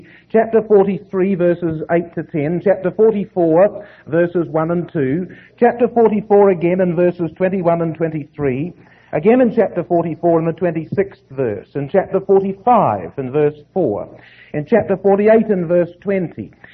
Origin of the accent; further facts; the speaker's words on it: New Zealand; I come from the southern part of the world. Worse still, I come from New Zealand.